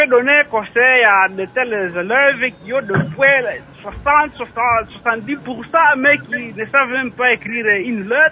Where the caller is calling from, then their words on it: Kalemie, Tanganyika, DR Congo; Ici, chez nous, à Kalemi, il y a un système qu'on appelle Labo.